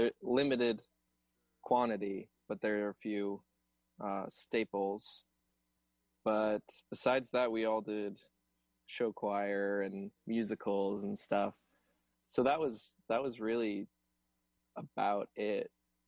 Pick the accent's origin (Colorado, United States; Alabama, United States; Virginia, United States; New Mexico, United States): Colorado, United States; Well, we all went to high school together. We're from the Vail Valley.